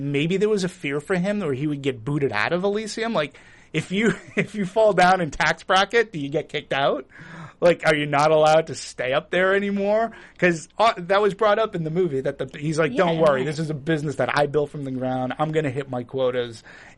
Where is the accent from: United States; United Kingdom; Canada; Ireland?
United States; Boston, Massachusetts; So, you know, I'm a guy from Boston trying to make it good and trying to be a good guy.